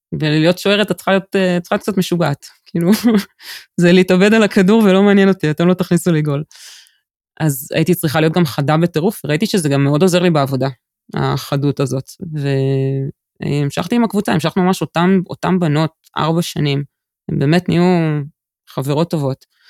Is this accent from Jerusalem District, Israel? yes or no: yes; Jerusalem, Jerusalem District, Israel; גדלתי בירושלים, לא היו קבוצות כדורגל לבנות